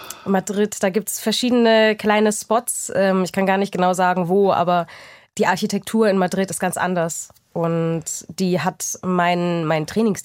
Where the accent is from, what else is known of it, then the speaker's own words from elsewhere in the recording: Munich, Bavaria, Germany; wir kommen aus München.